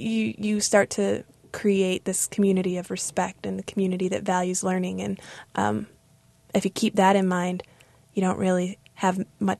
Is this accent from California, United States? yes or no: no; Chicago, Illinois, United States; I come from Chicago, like Ellison, as you said, the segregated neighborhoods make it so that it's rare to have experience with diversity